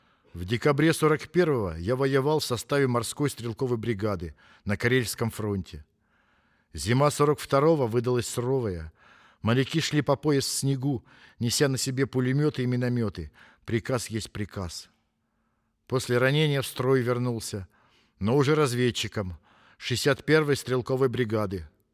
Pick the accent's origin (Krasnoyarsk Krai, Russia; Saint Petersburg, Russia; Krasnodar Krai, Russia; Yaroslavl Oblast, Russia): Yaroslavl Oblast, Russia; now in Chelyabinsk, Russia; Сам родом из Ярославской области, а в Челябинск попал уже после службы.